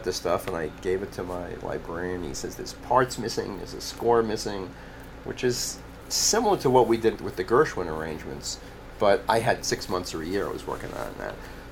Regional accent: New York City, New York, United States; I grew up near Yankee Stadium. I'm a huge Yankee fan.

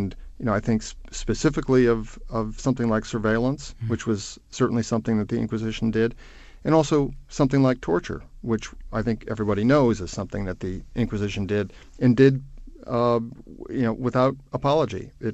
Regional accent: United States; I am a Catholic and I am an American

